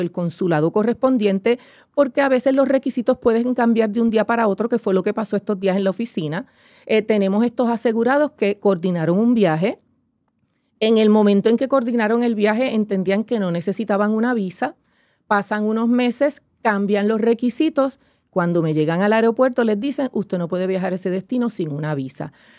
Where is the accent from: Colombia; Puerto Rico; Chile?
Puerto Rico; somos de aquí, practicamos la cultura puertorriqueña, hablamos como puertorriqueños